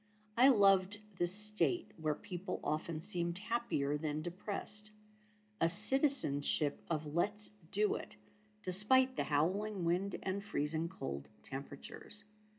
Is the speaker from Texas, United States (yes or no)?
no; Wisconsin, United States; I grew up in Wisconsin, its western border leaning against Minnesota.